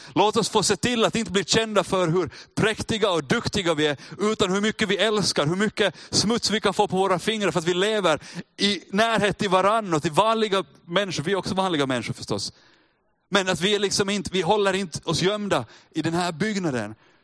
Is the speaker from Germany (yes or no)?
no; Finland; Men vi är finlandssvenskar och vi är kristna och vi är pingstvänner och allt möjligt.